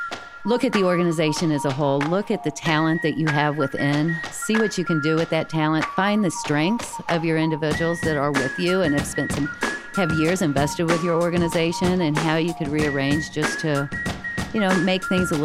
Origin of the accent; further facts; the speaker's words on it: Midwest, United States; being from the Midwest all of my life and born and raised in the Midwest